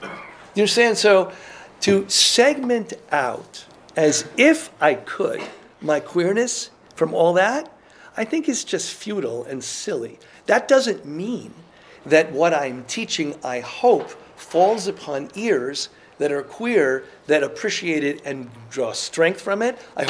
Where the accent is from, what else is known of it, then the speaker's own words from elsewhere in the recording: Midwest, United States; also born or lived in Israel; And so is the fact that I grew up in the Midwest.